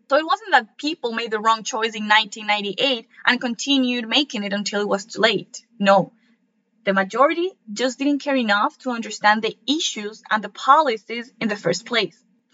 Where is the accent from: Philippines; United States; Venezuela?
Venezuela; I want you to know that I come from Venezuela. It is an incredible country, and I love my country so much.